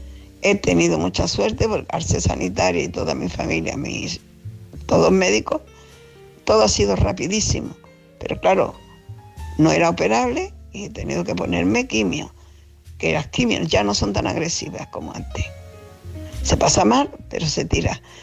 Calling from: Seville, Andalusia, Spain; de Sevilla.

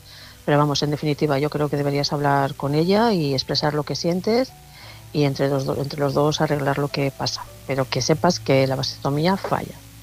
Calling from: León, Castile and León, Spain

